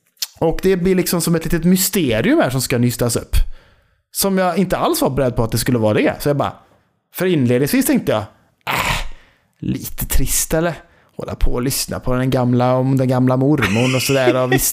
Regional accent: Trollhättan, Västra Götaland County, Sweden; Jag är från Trollhättan, jag kan inte hjälpa det. Jag kan inte hjälpa det. Det är så vi snackar här, vet du.

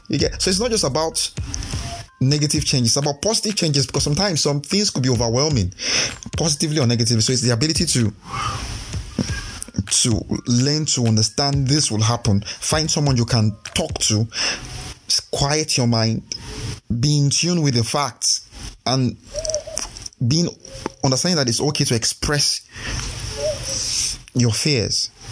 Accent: Edo, Nigeria; Yes, I'm from Edo State.

